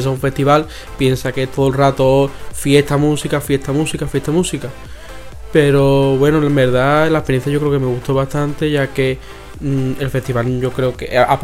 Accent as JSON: {"language": "Spanish", "town": "Cádiz", "region": "Andalusia", "country": "Spain", "said": "uno que estaba cercano a donde yo vivo, yo soy de Cádiz, ese era en Chipiona"}